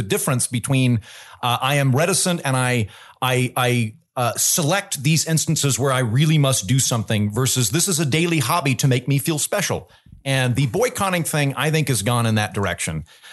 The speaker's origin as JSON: {"language": "English", "town": "Cincinnati", "region": "Ohio", "country": "United States", "said": "I'm a Methodist and I'm Irish and I'm a Cincinnatian and I'm a Democrat."}